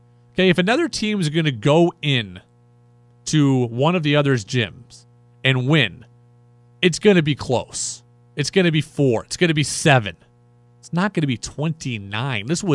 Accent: Albany, New York, United States; I'm from Albany. I worked at UAlbany

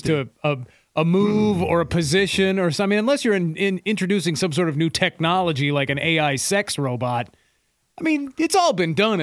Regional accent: Toledo, Ohio, United States; born there; Dude, I was born in Toledo.

